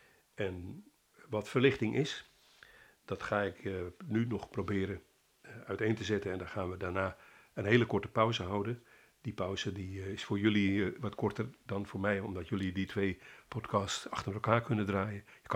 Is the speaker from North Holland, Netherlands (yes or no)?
yes; Amsterdam, North Holland, Netherlands; als Amsterdammer denk ik dan aan de prachtige Westertoren.